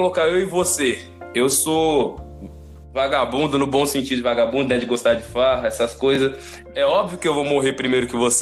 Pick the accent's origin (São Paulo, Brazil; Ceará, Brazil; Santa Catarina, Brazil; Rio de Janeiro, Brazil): São Paulo, Brazil; Itapevi; born there; lá na quebrada, lá em Itapevi, onde eu nasci